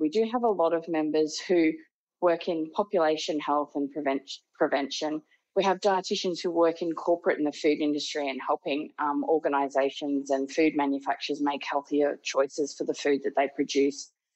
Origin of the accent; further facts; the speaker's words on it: Cairns, Queensland, Australia; I am from Cairns, far north Queensland, and as a kid I was really heavily involved in sport